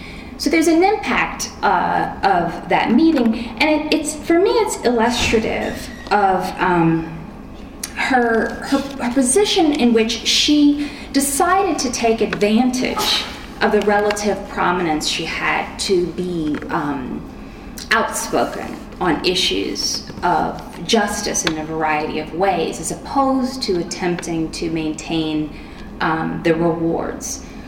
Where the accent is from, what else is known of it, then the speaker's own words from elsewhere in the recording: Birmingham, Alabama, United States; Birmingham, Alabama, which is my hometown, so I'm particularly proud of it